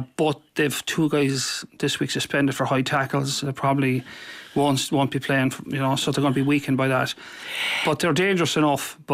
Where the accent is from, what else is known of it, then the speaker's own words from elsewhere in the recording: Galway, Connacht, Ireland; From the West, I'm from Galway.